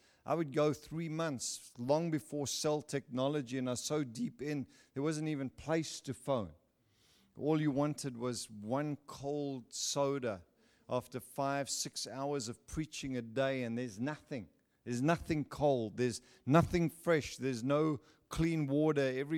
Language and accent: English; United States; I'm not here as an American.